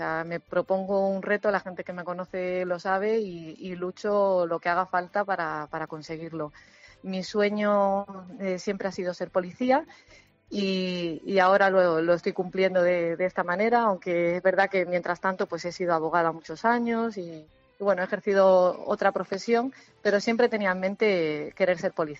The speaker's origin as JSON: {"language": "Spanish", "town": "Talavera de la Reina", "region": "Castilla-La Mancha", "country": "Spain", "tie": "born or raised there", "also_born_or_lived": "Cáceres", "said": "Nací en Cáceres por circunstancias familiares del trabajo de mi padre, y mi familia paterna es de Cáceres, pero yo llevo en Talavera viviendo desde los 7 años. Entonces yo me considero de Talavera. Aquí he estudiado, aquí he formado mi familia, aquí vivo y trabajo. Sí, soy de Talavera."}